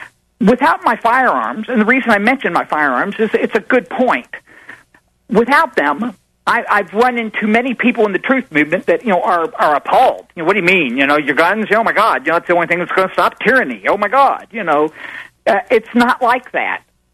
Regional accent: Kentucky, United States; born there; I was born in Kentucky. I squirrel hunted before I could walk.

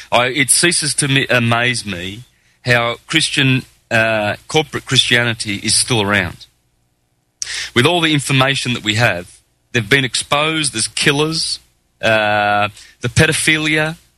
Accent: Australia; Yeah, well, I grew up in Australia. My parents were Italian immigrants, came out in 56. I was born in 63. So there you have it, I'm 48.

